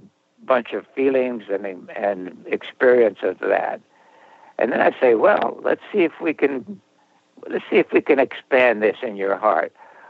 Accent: Texas, United States; born there; No, actually, I was born in West Texas, but by both my parents immigrated from Lebanon.

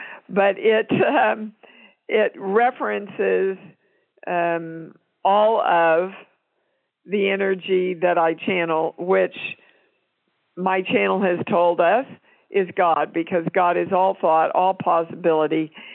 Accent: Kansas, United States; So I'm from Kansas

